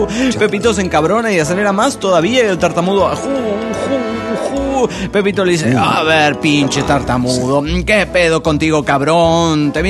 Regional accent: Guatemala; de Guatemala.

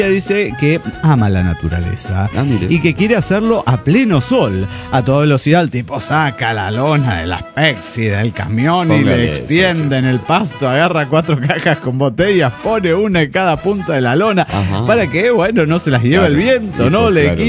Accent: Cochabamba, Bolivia; de Cochabamba, Bolivia.

